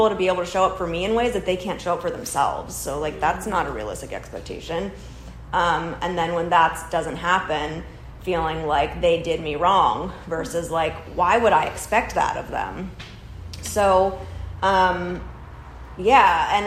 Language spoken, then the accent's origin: English; Los Angeles, California, United States; and really growing up in Los Angeles especially, thought that, like, that is what would make me happy.